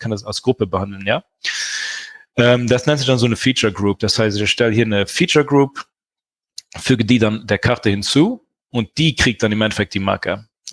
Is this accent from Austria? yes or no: no; Luxembourg; ich bin ja aus Luxemburg